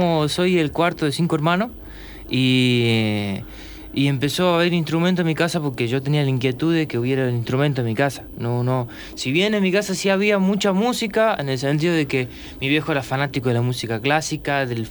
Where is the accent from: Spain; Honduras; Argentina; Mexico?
Argentina; Tucumán; Y yo soy de Tucumán.